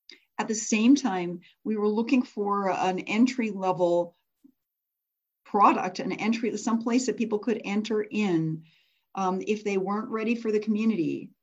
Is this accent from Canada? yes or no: yes; Canada; you notice that I'm a Canadian charging in US dollars.